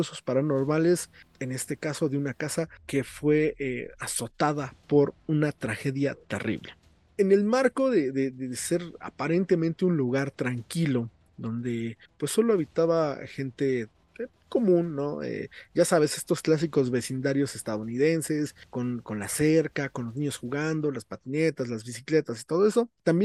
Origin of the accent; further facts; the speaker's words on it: Ozumba, State of Mexico, Mexico; now in Santa Cruz, Mexico; Yo trataba de recordar acá en Santa Cruz, y bueno, donde vivo ahorita, o en Ozumba, de donde soy.